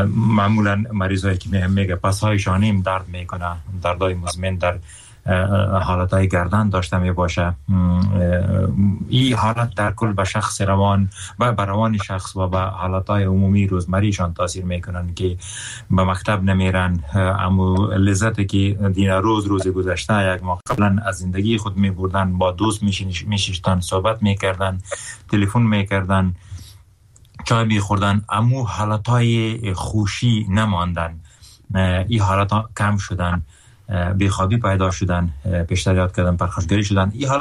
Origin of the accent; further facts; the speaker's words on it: Afghanistan; من افغان هستم